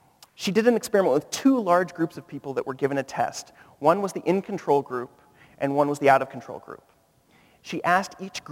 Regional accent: California, United States; Well, I'm from California. We say, dude, are you having a bad day?

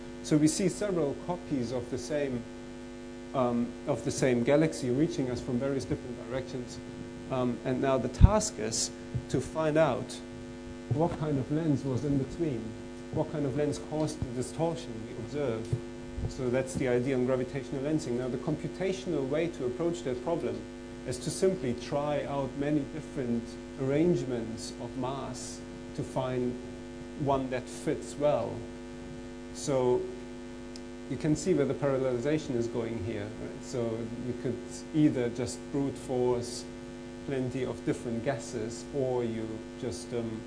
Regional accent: Germany; given I grew up in East Germany, so we were kind of in short supply there.

